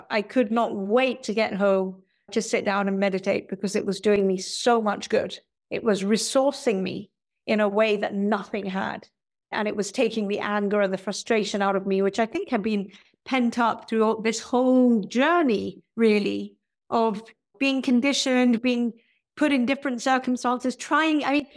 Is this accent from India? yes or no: yes; India; I find that one is being an Indian, you're so fortunate to come from this rich culture of spirituality